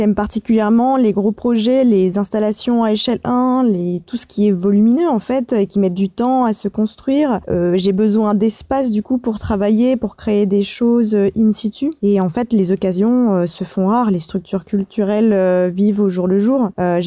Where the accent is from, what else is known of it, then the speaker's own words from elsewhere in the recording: Toulon, Provence-Alpes-Côte d'Azur, France; born there; j'ai 28 ans, je suis née à Toulon et je suis artiste.